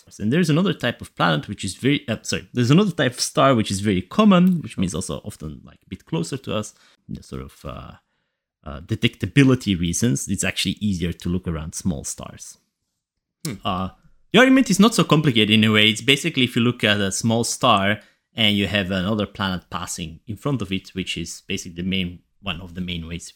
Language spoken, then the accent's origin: English; Belgium; I'm from Belgium